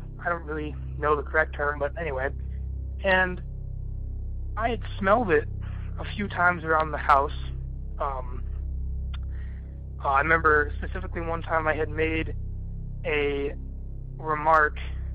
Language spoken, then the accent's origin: English; Palmdale, California, United States; I'm from Palmdale, California.